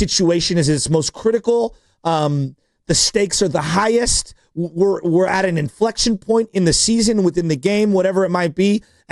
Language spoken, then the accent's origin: English; San Francisco, California, United States; But I grew up out near Candlestick.